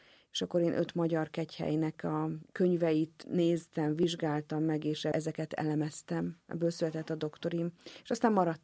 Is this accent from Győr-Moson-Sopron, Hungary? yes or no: yes; Máriakálnok, Győr-Moson-Sopron, Hungary; szinte természetesen adódott, hogy a szülőfalum, amelyet úgy hívnak, hogy Mária Kálnoknak a búcsújáró helyéről írjak